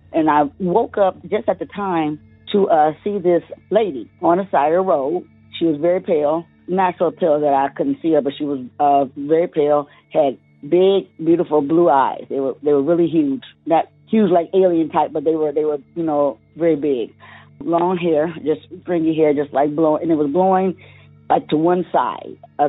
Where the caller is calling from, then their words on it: Cleveland, Ohio, United States; also born or lived in Crawfordville, Georgia; I'm calling from Cleveland, Ohio